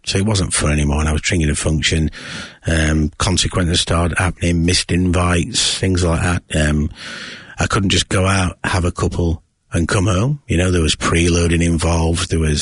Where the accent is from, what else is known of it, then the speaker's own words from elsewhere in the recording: Yorkshire and the Humber, United Kingdom; Growing up in South Yorkshire in England, you know, very much a pub culture.